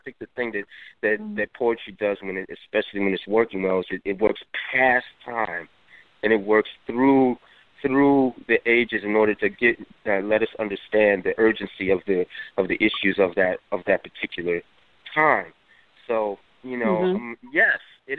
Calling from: United States; I'm calling from the United States

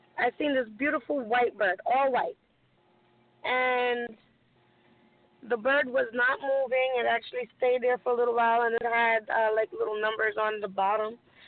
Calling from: Connecticut, United States; Connecticut.

